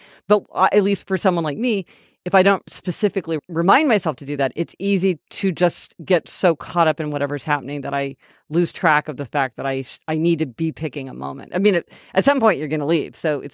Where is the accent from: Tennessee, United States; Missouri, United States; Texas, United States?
Missouri, United States; Kansas City; We're from Kansas City, Missouri, but, you know, love a fellow Kansas Cityan.